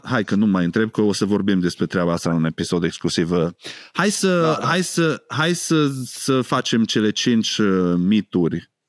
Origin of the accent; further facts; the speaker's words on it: Romania; crescând în România, am crescut într-o societate în care alcoolul este viața și viața e alcool.